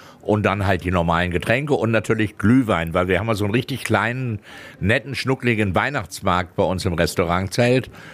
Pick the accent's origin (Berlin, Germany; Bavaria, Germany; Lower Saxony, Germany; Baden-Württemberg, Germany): Lower Saxony, Germany; Lüneburg; Ja, wir haben in Lüneburg gewohnt, im Norddeutschen. Ich bin ja Norddeutscher.